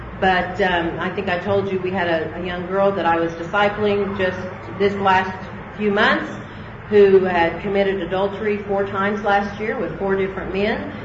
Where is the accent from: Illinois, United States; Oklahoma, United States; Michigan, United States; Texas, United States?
Oklahoma, United States; And I remember being a pastor's daughter growing up in Oklahoma.